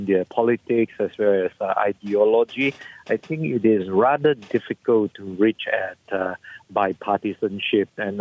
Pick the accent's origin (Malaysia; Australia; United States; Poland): Malaysia; as a Malaysian